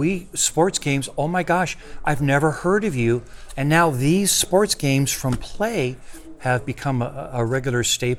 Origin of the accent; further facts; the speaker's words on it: California, United States; I'm from Southern California, and I've been going to the GMT West Weekend since the inception.